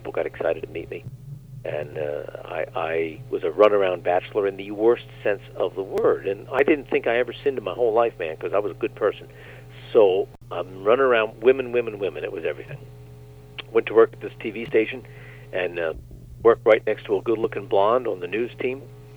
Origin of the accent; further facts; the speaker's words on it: Reading, Pennsylvania, United States; assistant to the mayor of my hometown, Reading, Pennsylvania, a middle, mid-sized city.